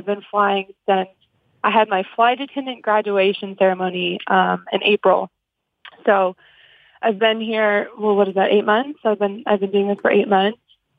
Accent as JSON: {"language": "English", "town": "Chicago", "region": "Illinois", "country": "United States", "lives_now": "New York City, United States", "said": "Everyone, when anybody that I work with finds out I'm from Chicago, they say, oh, are you trying to get back there?"}